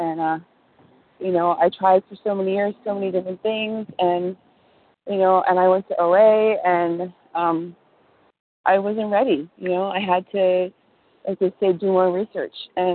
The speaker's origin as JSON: {"language": "English", "town": "Los Angeles", "region": "California", "country": "United States", "said": "I'm from Los Angeles, California."}